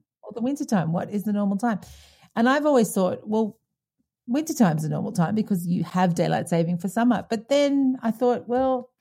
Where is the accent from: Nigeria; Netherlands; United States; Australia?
Australia; also born or lived in Hong Kong / South Africa; I lived for all my life thinking daylight saving was the business because I grew up in Australia.